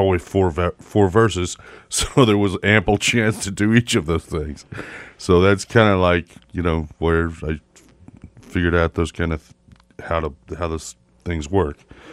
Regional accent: Texas, United States; So you know, I grew up in that guilt-ridden, you know, mess in Texas, where I'm from.

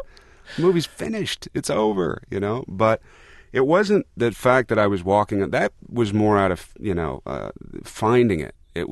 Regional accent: Paso Robles, California, United States; I was raised in Paso Robles, Templeton, California, and we had 65 horses, you know, give or take a few at different times.

